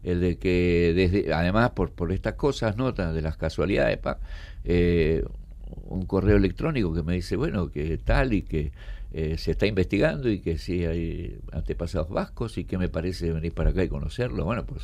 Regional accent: Córdoba, Argentina; born there; now in Buenos Aires, Argentina; En realidad nací en Córdoba, pero vivo en Buenos Aires.

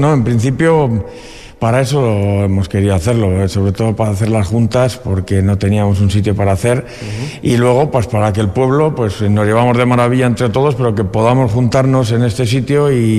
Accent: Andoyu, Basque Country, Spain; also born or lived in Vitoria; yo vengo a ser de Vitoria, me he criado en Andoyu, pero soy de Vitoria, uh-huh. Y prácticamente todos los que hemos venido somos de fuera.

